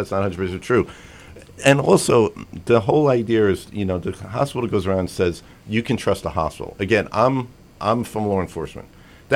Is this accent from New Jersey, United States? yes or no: yes; New Jersey, United States; moved away; Like, I came from Jersey back in 2009. I came up here. But there we had a ward system in my town